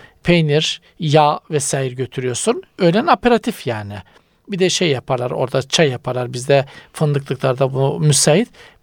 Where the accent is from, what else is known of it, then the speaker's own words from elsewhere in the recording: Trabzon, Turkey; Bizim köy Trabzon'un zirve dağları. Daha yukarıda dağ yok yani.